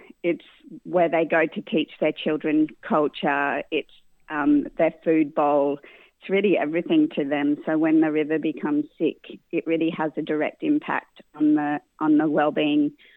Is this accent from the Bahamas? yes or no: no; Sydney, New South Wales, Australia; I'm Sydney-based, so I grew up in Woolloomooloo. I spent my childhood in the city